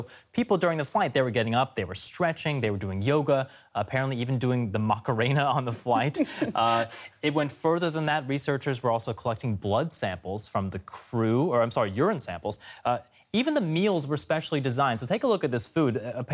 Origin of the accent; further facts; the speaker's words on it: California, United States; I'm from California. We're used to this kind of long flight.